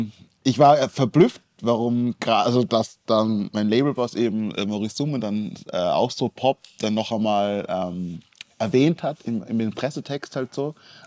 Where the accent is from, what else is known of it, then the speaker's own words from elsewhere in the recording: Austria; ich bin ein Österreicher.